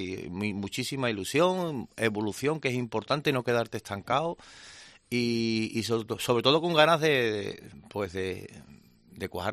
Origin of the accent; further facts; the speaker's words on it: Madrid, Community of Madrid, Spain; soy de Madrid